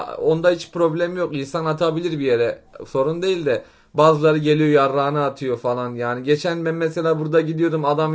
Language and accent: Turkish; Muğla, Turkey; Ben de Muğla'lıyım. 46 yaşındayım.